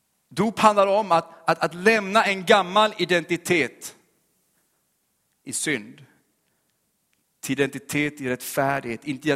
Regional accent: Oskarshamn, Kalmar County, Sweden; I min hemstad Oskarshamn, det är ungdomsväckelse som berör starkt samtliga kyrkor. Jag som var uppvuxen i pingsthem ville inte ha någonting att göra med Jesus.

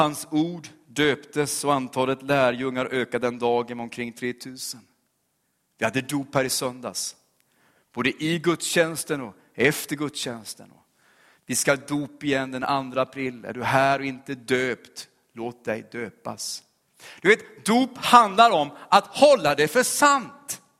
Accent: Oskarshamn, Kalmar County, Sweden; I min hemstad Oskarshamn, det är ungdomsväckelse som berör starkt samtliga kyrkor. Jag som var uppvuxen i pingsthem ville inte ha någonting att göra med Jesus.

